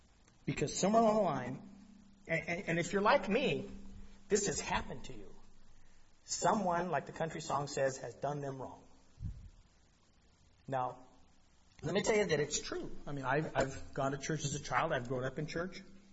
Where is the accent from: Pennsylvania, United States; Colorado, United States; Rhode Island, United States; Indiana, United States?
Colorado, United States; I saw one time a church I grew up in Colorado